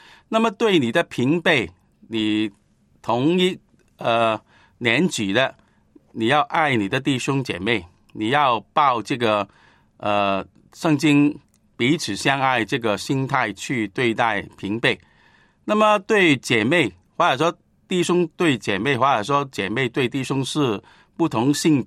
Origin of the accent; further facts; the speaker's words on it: China; 这个也是我们中国人文化的传统